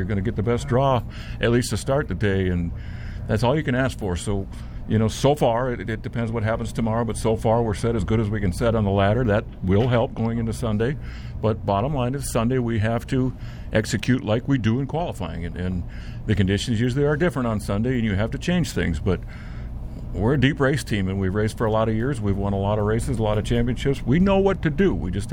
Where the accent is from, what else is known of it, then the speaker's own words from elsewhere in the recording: Minnesota, United States; I grew up in Minnesota, so this feels like home to me.